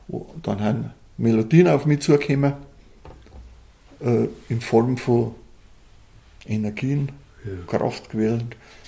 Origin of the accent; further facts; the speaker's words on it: Samerberg, Bavaria, Germany; also born or lived in Raubling; Ja, ich bin ein gebürtiger Sammerberger. Mhm. Auf einem Einhof bin ich aufgewachsen, mit 3 Brüdern.